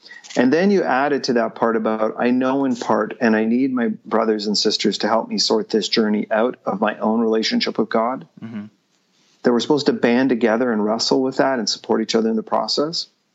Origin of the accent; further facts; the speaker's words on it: Canada; my company moved me here and I'm working here for a few years. But I'm here. I'm a Canadian citizen.